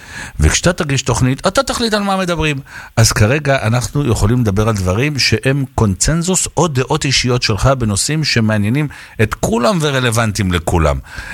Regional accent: Poland; אני פולני, בן פולני, בן פולני, בן פולני, אגב, עם אזרחות פולנית גם כן, אוקיי?

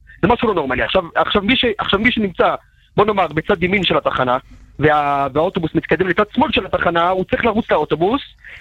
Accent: Jerusalem, Jerusalem District, Israel; אני ירושלמי, ודאי.

